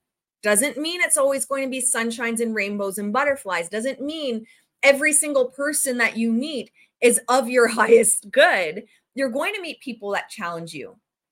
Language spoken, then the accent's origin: English; Ontario, Canada; in Ontario, Canada, where I am, despite me having an American flag on my coat, I am Canadian.